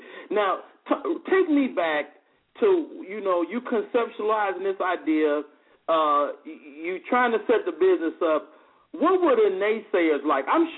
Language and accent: English; Chicago, Illinois, United States; she got roots in my hometown of Chicago, Illinois